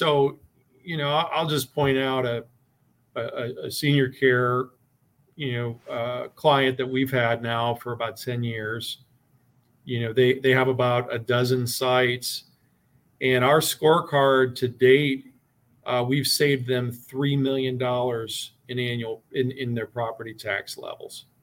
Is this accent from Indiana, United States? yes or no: yes; Indiana, United States; In my home state in Indiana, you know, we reassess with trending every year.